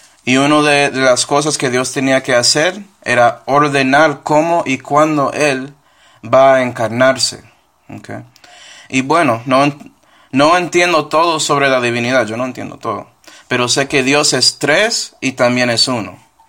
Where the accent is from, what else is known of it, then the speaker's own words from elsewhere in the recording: Puerto Rico; Tú eres colombiano, ella es colombiana, yo soy pues puertorriqueño, nacionalidad.